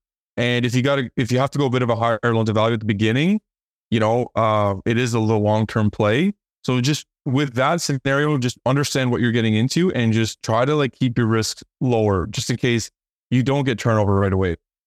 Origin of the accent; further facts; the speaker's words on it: Cambridge, Ontario, Canada; now in Toronto, Canada; even though like I born and raised in Cambridge, but I've moved to like Toronto now.